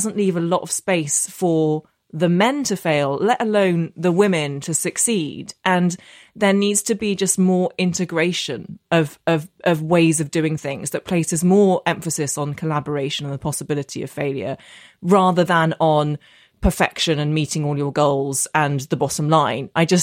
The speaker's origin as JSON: {"language": "English", "region": "Northern Ireland", "country": "United Kingdom", "tie": "born or raised there", "said": "so I grew up in Northern Ireland. I know I don't have the accent, but I did. And my secondary school in Belfast was the only school in the entire province that taught Russian."}